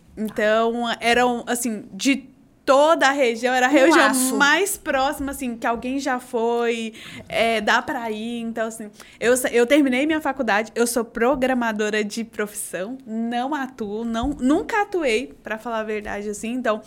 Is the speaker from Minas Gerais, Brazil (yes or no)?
yes; Januária, Minas Gerais, Brazil; now in Campinas, Brazil; eu sou mineira. Eu vim do norte de Minas, numa cidade chamada Januária, ribeirinha do Rio São Francisco. Todo mundo fala que eu não sou mineira, porque mineiro é muito sossegado, eu sou 220, então assim, eu vim pra Campinas em 2010